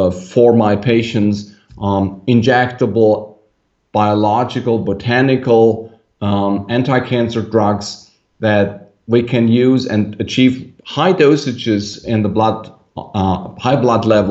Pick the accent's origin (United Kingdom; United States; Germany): Germany; because German law allows physicians in my home country to use drugs on single prescriptions